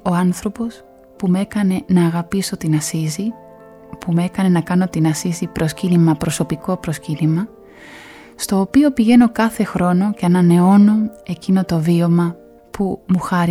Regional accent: Argentina; Greek is a second language; Όταν επέστρεψα στην πατρίδα μου, την Αργεντινή, πήγα να βρω έναν δάσκαλο νέο ελληνικών για να μπορέσω να έρθω στην Ελλάδα να σπουδάσω ελληνική φιλολογία.

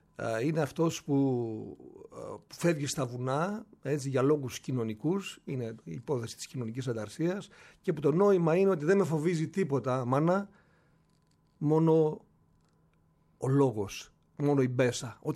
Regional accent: Militsa, Western Macedonia, Greece; Για Μιλίτσα στο Γράμμο πάνω και τα βουνά μου, το βουνό μου είναι ο Γράμμος.

